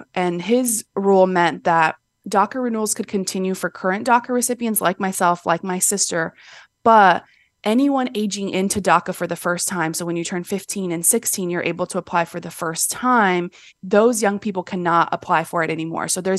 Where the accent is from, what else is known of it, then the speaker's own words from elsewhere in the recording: Florida, United States; also born or lived in Brazil; I was born in Brazil and I grew up in Florida.